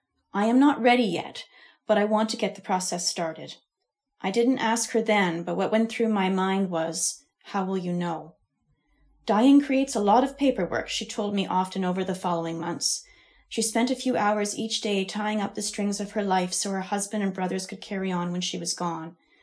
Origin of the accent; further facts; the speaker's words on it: Ontario, Canada; She was a Maritimer and I was born and raised in Ontario.